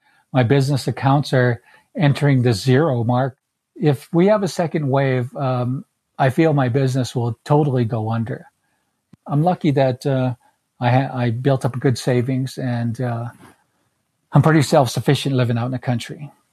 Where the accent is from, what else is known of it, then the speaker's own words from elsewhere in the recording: Browning, Montana, United States; I am from the Blackfeet tribe in Browning, Montana.